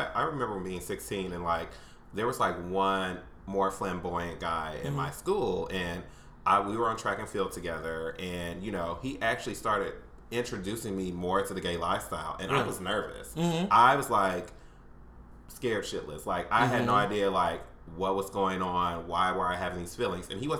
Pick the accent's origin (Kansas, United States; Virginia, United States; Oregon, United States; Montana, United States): Kansas, United States; Kansas City; moved away as an adult; now in Chicago, United States; I've lived in Chicago now for 4 years, originally born and raised in Kansas City, Kansas, right next to Kansas City, Missouri